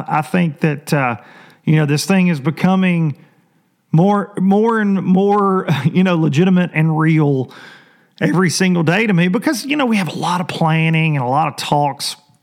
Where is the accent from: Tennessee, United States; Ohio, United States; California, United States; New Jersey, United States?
Tennessee, United States; I'm super proud of my home state. I've got one reason to be proud of them this week.